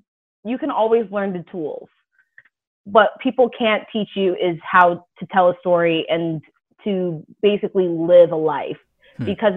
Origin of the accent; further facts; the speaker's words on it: Palo Alto, California, United States; So I'm from Palo Alto. I literally was born at Stanford.